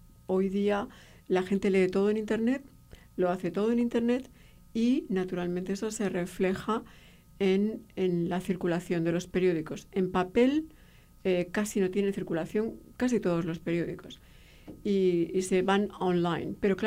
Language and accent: Spanish; United Kingdom; accent: British; Yo todavía tengo un poco de acento británico, pero en la época tenía muchísimo acento británico